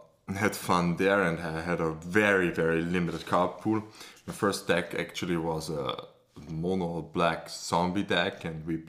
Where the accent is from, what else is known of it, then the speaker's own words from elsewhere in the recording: Austria; English is a second language; Yeah, basically, because we are from Austria. And for those who don't know this, it's not Australia.